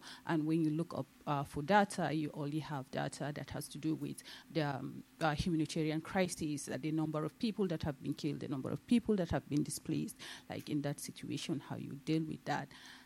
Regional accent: Nigeria; now in New York, United States; I'm also from Nigeria, but I'm a student here at NYU studying science, health, and environmental reporting. And I've tried to report on the environmental impacts of war in the Northeast, where I came from.

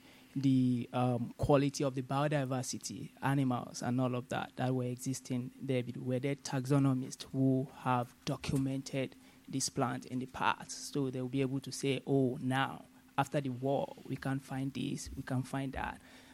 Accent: Nigeria; I'm a journalist from Nigeria.

